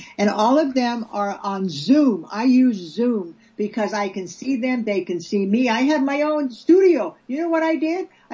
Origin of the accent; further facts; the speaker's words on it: San Diego, California, United States; also born or lived in Santa Barbara; I know all this because I was raised in San Diego. And I left San Diego and moved to Santa Barbara to go to college.